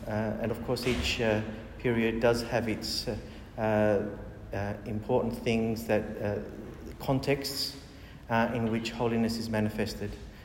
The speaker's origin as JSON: {"language": "English", "country": "Australia", "said": "The other monks, when they knew that I was from Australia, they'd say, two of our monks have gone to Australia, do you know them?"}